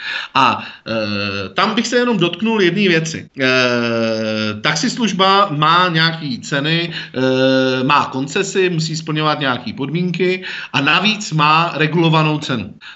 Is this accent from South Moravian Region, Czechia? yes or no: no; Prague, Czechia; Já se zase na taxislužbu koukám jako Pražák trošku jinak